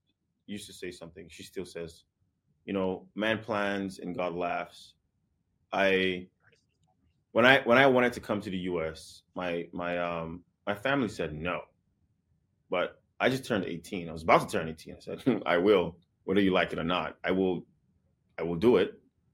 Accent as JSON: {"language": "English", "country": "Nigeria", "said": "I'm Nigerian. I see my government adopting technology that is already being used in the West. It disgusts me. I love Nigeria, but it disgusts me."}